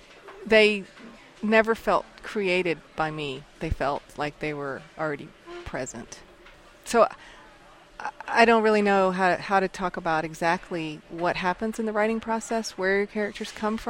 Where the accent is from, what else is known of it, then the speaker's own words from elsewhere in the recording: Birmingham, Alabama, United States; born there; I was born in Birmingham in 1963.